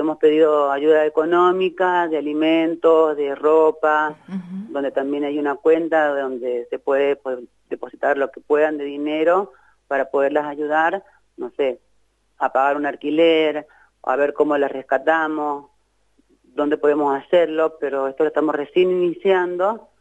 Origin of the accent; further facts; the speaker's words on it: Argentina; nos corresponde como argentinas